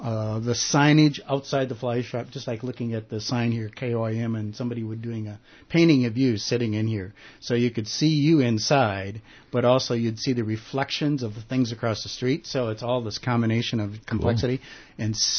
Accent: Wisconsin, United States; I grew up on a dairy farm. I grew up in Wisconsin

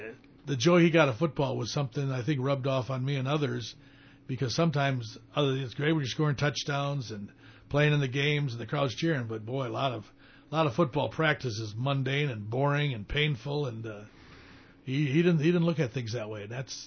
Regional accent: Madison, Wisconsin, United States; we were in one of my hometown of Madison, Wisconsin

